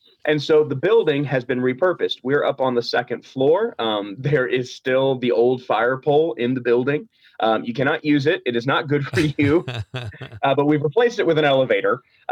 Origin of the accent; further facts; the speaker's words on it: Valdosta, Georgia, United States; So I grew up in Valdosta, Georgia, which is the very bottom of the state of Georgia.